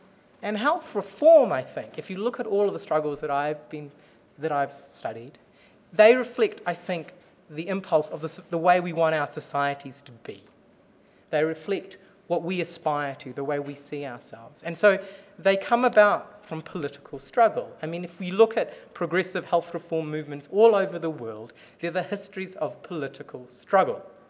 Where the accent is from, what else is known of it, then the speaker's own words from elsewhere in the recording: New Zealand; I grew up in New Zealand, but my parents come from Sri Lanka